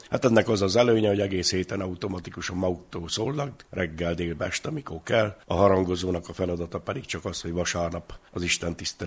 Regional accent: Covasna, Romania; Származásilag háromszéki vagyok

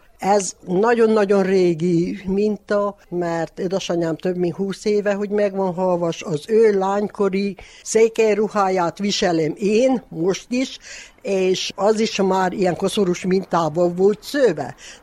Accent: Máréfalva, Harghita, Romania; Máré falvi lakós, itt születtem, itt élek, 76 éves vagyok, és szövéssel foglalkozok.

